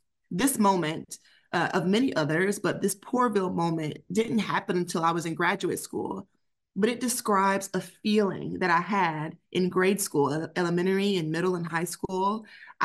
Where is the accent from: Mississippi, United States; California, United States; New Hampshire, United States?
Mississippi, United States; Meridian; So, as I mentioned, I'm from Mississippi, a place called Meridian, Mississippi.